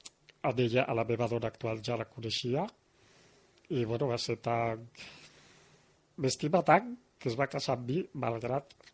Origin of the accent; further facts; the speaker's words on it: Granada, Andalusia, Spain; born there; Catalan is a second language; moved away as an adult; now in Catalonia, Spain; jo vaig néixer a Granada i vaig arribar aquí a Catalunya just abans de fer els 20 anys, al millor poble del món, que és el Port de la Selva